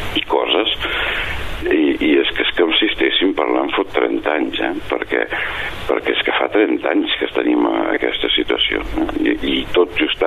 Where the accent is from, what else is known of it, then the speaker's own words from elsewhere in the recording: Catalonia, Spain; perquè les conec, perquè soc del Vallès i soc d'aquí